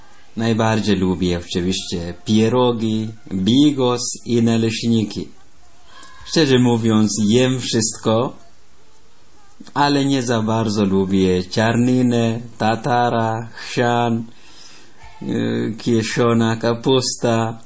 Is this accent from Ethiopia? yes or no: yes; Hosanna, Central Ethiopia, Ethiopia; Polish is a second language; now in Poland; Pochodzę z Etiopii, z miasta Hosany, z parafii Świętej Terezy od Dzieciątka Jezus.